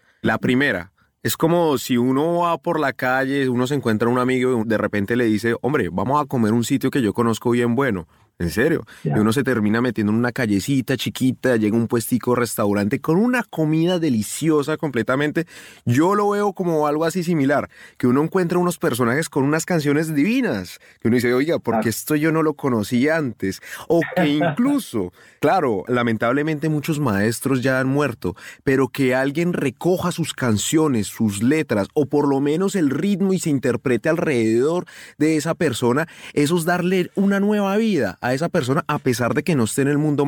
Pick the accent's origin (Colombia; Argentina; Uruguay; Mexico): Colombia; Por lo menos yo lo digo como colombiano